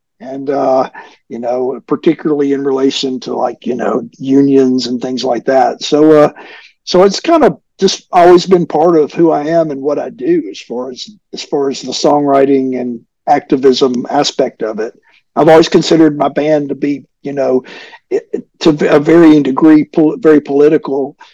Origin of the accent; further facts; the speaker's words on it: Alabama, United States; Cooley and I grew up in North Alabama, which is, a very politically conservative place.